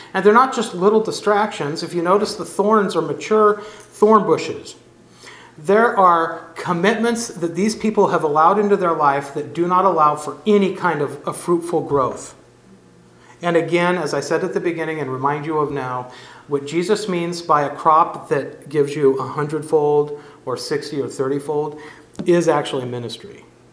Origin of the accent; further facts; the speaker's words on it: California, United States; As new to me, I'm from California.